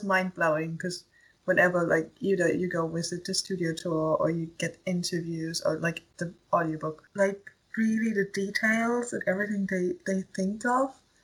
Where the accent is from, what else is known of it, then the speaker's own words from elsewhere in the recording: Germany; first language German; English is a second language; I'm from Germany, English is not my first language.